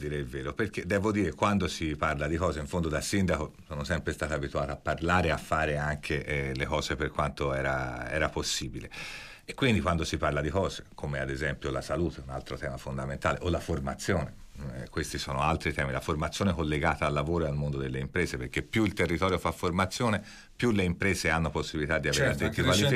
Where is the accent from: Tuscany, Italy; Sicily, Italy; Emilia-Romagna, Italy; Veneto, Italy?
Tuscany, Italy; Florence; noi siamo fiorentini e siamo abituati a avere un'ottica fiorentina